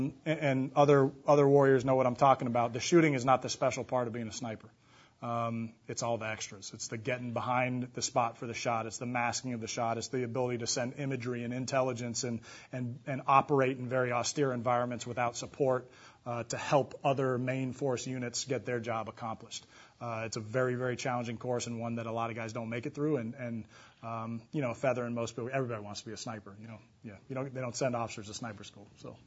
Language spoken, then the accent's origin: English; California, United States; I grew up in the Bay Area. I played lacrosse for a club team